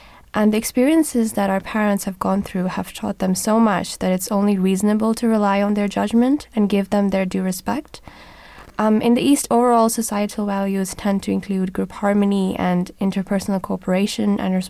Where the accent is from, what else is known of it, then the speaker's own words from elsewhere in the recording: Pakistan; I'm from Pakistan, and growing up, I saw how much my parents respected their own parents.